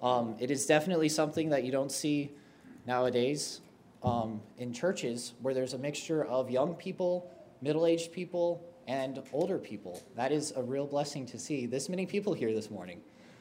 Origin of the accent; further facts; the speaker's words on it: Utah, United States; now in Three Hills, Canada; I grew up in Utah, actually. That is my home state. My dad was a pastor there for 15 years of my life. And then 5 years ago, the Lord moved us up to Canada.